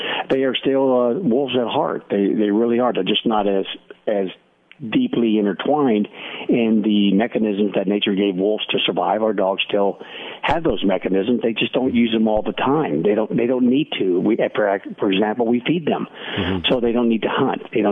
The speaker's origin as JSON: {"language": "English", "region": "Alaska", "country": "United States", "tie": "born or raised there", "said": "I grew up in Alaska, studied wolves up there."}